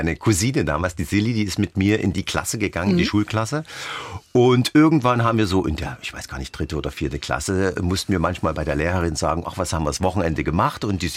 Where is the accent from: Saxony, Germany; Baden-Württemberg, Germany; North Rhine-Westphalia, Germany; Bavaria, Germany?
Saxony, Germany; Dresden; Als Dresdner sowieso.